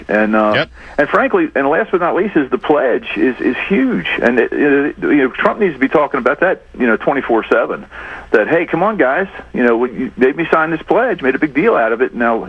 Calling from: Richmond, Virginia, United States; Actually, I'm calling from Richmond.

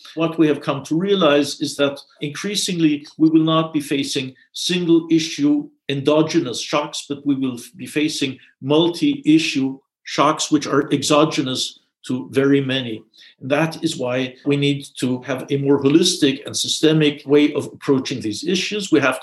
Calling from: Austria; I'm speaking from Austria.

